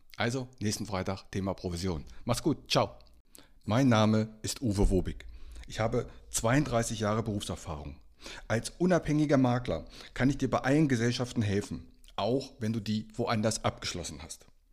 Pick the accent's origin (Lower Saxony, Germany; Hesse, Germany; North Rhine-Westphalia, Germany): Hesse, Germany; nach Bad Homburg, also meine alte Heimat Hessen